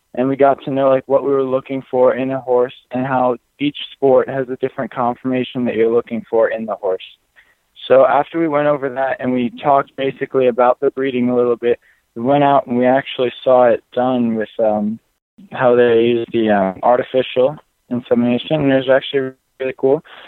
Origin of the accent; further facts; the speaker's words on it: Akron, Ohio, United States; I'm from Akron, Ohio, and I'm from more of an eventing background